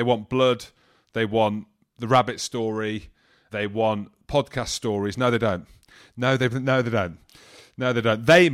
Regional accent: Scotland, United Kingdom; accent: Scottish; apologised for my Scottish accent

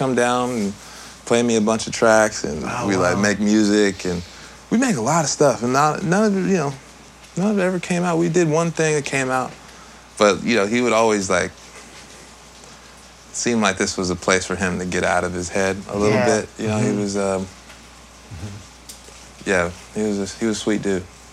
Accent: Los Angeles, California, United States; Yeah, I was, I'm from the Valley. I'm from around this way.

